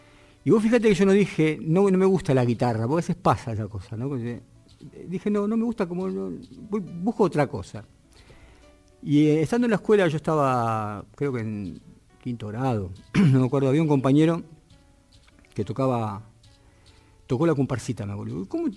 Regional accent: Necochea, Buenos Aires Province, Argentina; Yo hice mi infancia la pasé en Necochea, en realidad viví en Necochea.

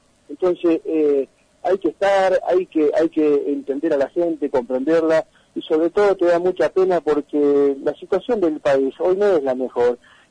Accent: Argentina; hoy somos todos santacruceños, somos todos argentinos

